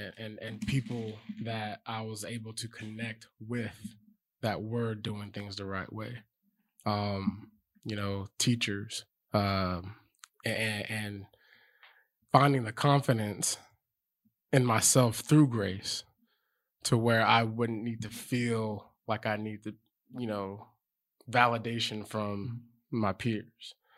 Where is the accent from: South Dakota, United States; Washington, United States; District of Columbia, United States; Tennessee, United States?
Washington, United States; Lacey; also born or lived in Fort Lewis; Lacey, Washington.